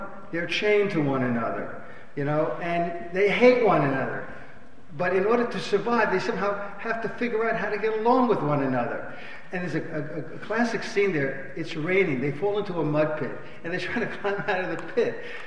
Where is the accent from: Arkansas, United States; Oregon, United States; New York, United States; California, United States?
New York, United States; Mount Vernon; Now, movies were a staple of my growing up in Mount Vernon, New York.